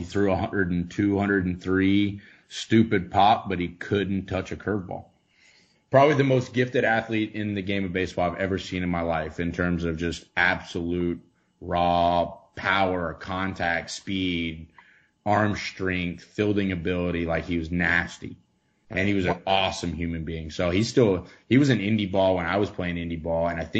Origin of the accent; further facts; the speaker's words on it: Texarkana, Texas, United States; from Texarkana, Texas.